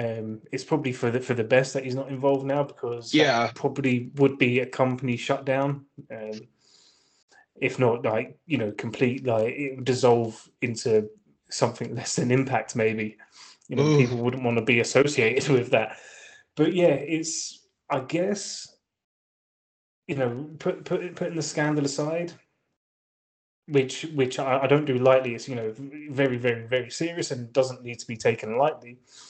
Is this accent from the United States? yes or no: no; England, United Kingdom; as an Englishman